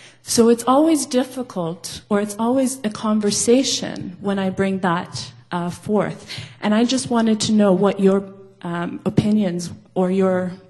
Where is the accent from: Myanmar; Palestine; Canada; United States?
Canada; first language Mi'kmaq; I spoke in my native language, which is Mi'kmaq.